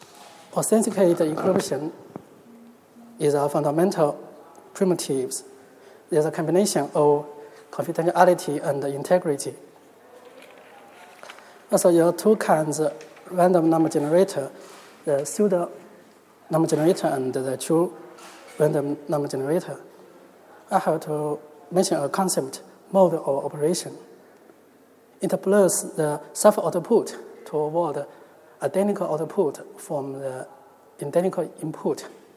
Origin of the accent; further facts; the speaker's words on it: China; accent: Chinese; English is a second language; I'm coming from China. I'm sorry that you guys have to bear my Chinese accent.